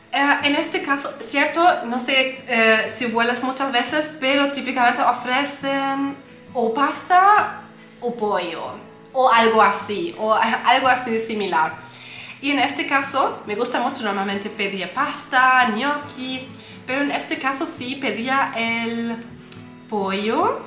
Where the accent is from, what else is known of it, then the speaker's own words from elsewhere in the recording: Germany; Spanish is a second language; pero a mí, como buena alemana, yo amo el pan.